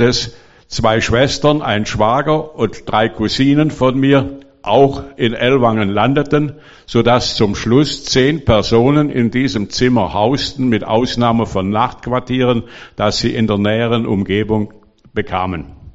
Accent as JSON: {"language": "German", "town": "Cologne", "region": "North Rhine-Westphalia", "country": "Germany", "tie": "born or raised there", "said": "ich bin in Köln geboren und in Köln aufgewachsen und habe in Köln seit 1941 viele Bombenangriffe"}